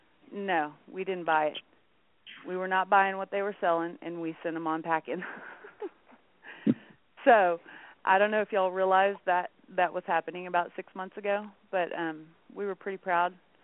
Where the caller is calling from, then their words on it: Dallas, Texas, United States; I am calling from Dallas, Texas, and I'm calling in because Raymond invited me.